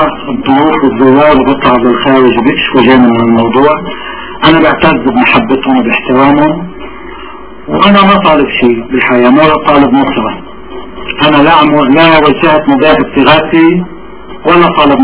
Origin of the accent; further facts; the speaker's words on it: Lebanon; وأنا لبناني يبنى لبناني